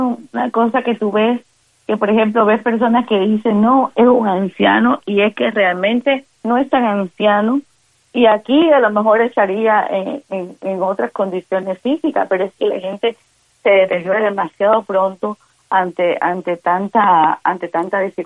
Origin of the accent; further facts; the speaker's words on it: Cuba; moved away; mi abuela fue muy importante para mí y yo la tuve que dejar de ver cuando me fui de Cuba por muchos años